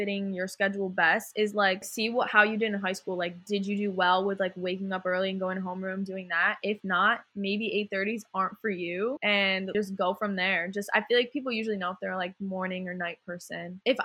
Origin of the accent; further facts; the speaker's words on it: New York, United States; And I think it's because we're both from New York and everyone here is from New Jersey.